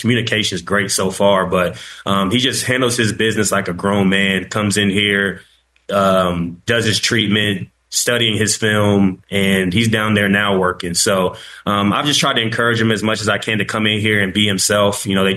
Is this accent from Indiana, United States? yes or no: yes; Indianapolis, Indiana, United States; Okay. So I'm from Indianapolis, so like I'm familiar with the area.